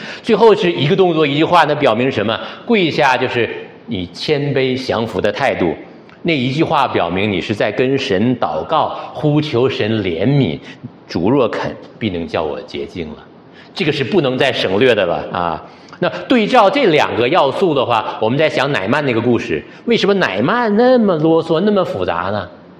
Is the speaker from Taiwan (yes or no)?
no; Northeast China, China; 这个有点上我们老家了吗？我们东北洗浴很多的啊